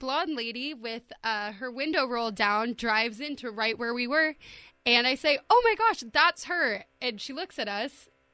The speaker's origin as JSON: {"language": "English", "region": "Minnesota", "country": "United States", "said": "Minnesota. I'm from Minnesota."}